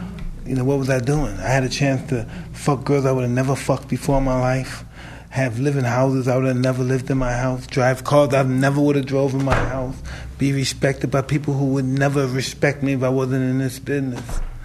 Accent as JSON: {"language": "English", "town": "Brooklyn", "region": "New York", "country": "United States", "said": "But then again, I'm from Brooklyn."}